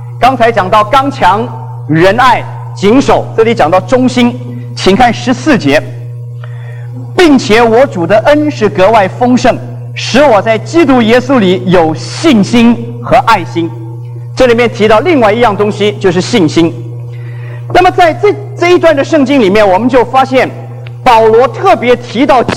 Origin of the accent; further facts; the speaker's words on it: Guangdong, China; born there; first language Hakka; Chinese is a second language; 因为我是生在广啊。那么后来我就发奋学台湾话，所以我第一个学好最好的一种方言是台湾话。我到目前来讲，可能我的方言比我客家话还比我的家乡话还好的是我的这个台湾话。